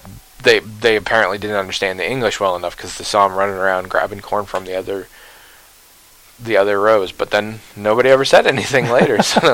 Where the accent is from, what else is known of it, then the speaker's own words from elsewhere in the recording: Oregon, United States; I come from Oregon. Oregon has quite a lot of agriculture.